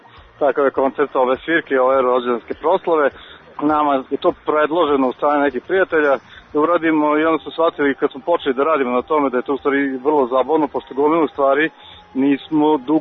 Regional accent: Eastern Serbia, Serbia; etno istočne Srbije, odakle sam ja inače poreklom

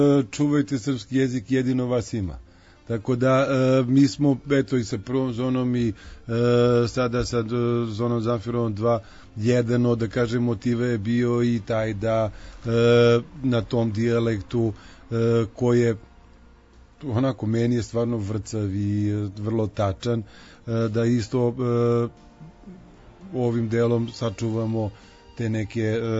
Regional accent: Niš, Nišava District, Serbia; accent: southern Serbian; sam slab sa dijalektom, bez obzira što imam i akcenat juga, da smo odozdo iz Niša i rodom porodici iz Bele Palanke

